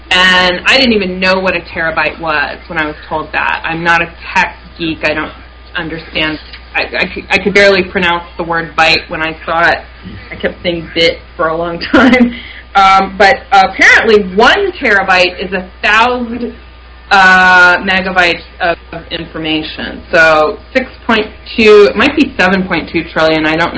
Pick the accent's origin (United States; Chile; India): United States; Athens, Ohio; Shout out to Athens, Ohio. Love it. That's my hometown as well.